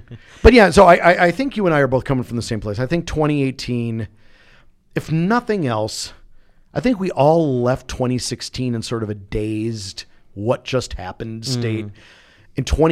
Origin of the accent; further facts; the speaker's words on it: Chicago, Illinois, United States; And understand, I'm from Chicago.